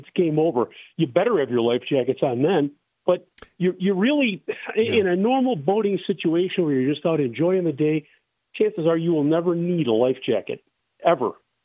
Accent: Illinois, United States; I'm from Illinois and Lake Michigan and Lake Superior.

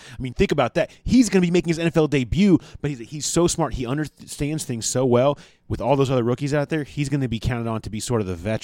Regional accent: Cincinnati, Ohio, United States; when I was a kid, I grew up in Cincinnati. I lived out in the Mason area

